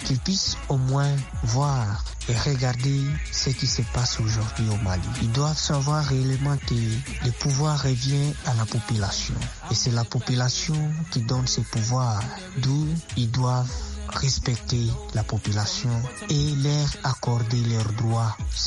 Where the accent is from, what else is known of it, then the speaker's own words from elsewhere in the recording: DR Congo; je suis congolais